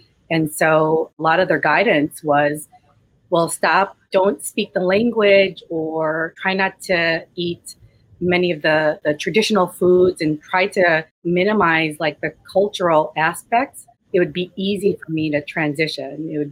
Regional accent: Chicago, Illinois, United States; I grew up in Chicago, like right in the heart of the city. I just moved out actually to the suburbs when I was an adult.

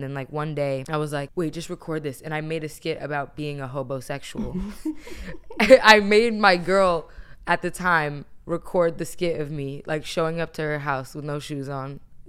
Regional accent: Virginia, United States; Yeah. So I'm from Virginia.

